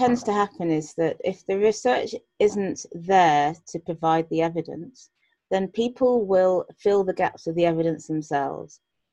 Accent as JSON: {"language": "English", "country": "United Kingdom", "tie": "born or raised there", "said": "I'm a black female, born and brought up in Britain. I have, my parents are, you know, I'm from a Nigerian descent. My parents are born in Nigeria."}